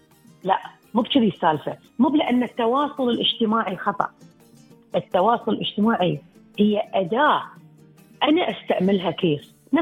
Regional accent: United Arab Emirates; إحنا عندنا في الإمارات

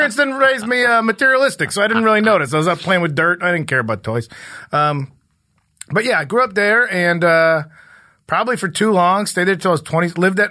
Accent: Addison, Illinois, United States; I'm from a town called Addison, Illinois.

